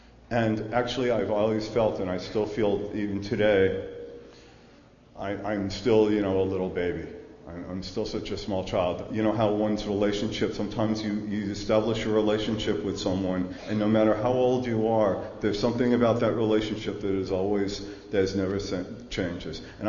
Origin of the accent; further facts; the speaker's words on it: New York City, New York, United States; So I'm too from Washington Heights and New York.